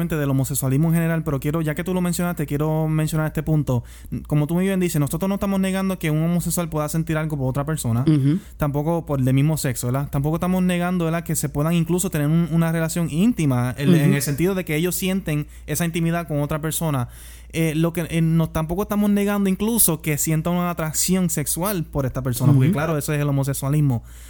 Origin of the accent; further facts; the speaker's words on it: Puerto Rico; yo tengo el derecho a votar porque soy por nacimiento puertorriqueño.